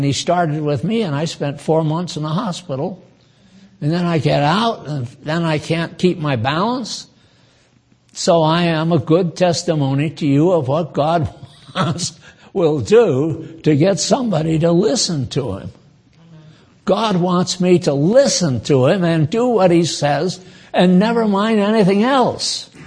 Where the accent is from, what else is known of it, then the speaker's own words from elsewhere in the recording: New England, United States; I come from New England, and patriotism was strong in my day when I was there.